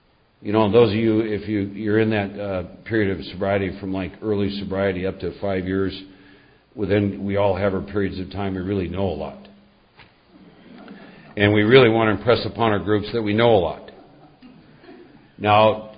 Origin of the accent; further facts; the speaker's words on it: Iowa, United States; I was born and raised back in the Midwest. Back in Iowa, I was one of four boys.